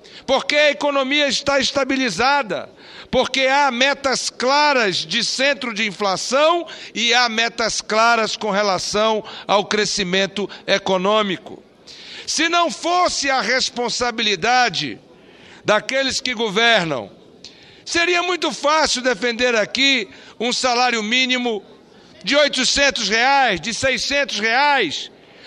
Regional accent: Amazonas, Brazil; Venho do Amazonas, aonde, no interior do nosso estado, não temos a realidade de prefeituras que possam pagar salários mínimos

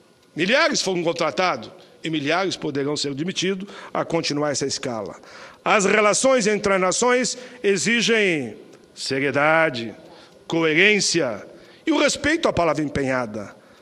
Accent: Caxias do Sul, Rio Grande do Sul, Brazil; lá da minha cidade natal, Caxias do Sul

